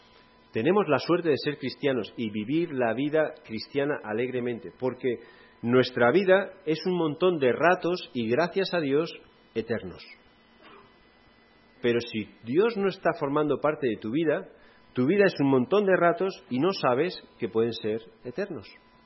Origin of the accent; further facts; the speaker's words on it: Spain; yo empecé a protestar, como buen español